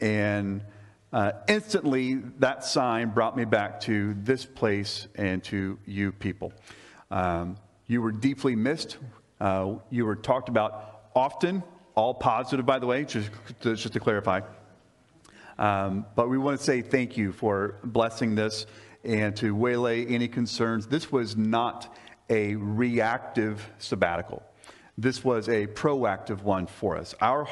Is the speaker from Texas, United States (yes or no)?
no; Lakeland, Florida, United States; and one of them was in my hometown of Lakeland, Florida.